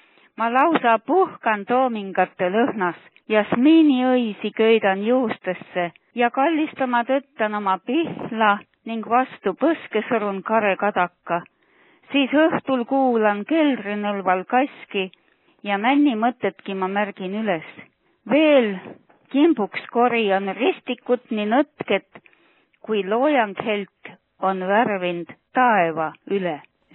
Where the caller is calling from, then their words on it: Võru, Võru County, Estonia; Võrust ja kõigepealt ütlen ära soovi laulu.